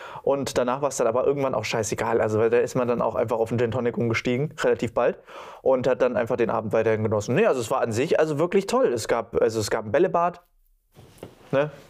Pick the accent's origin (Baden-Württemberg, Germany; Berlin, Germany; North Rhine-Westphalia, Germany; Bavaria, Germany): North Rhine-Westphalia, Germany; Cologne; Ich komme aus Köln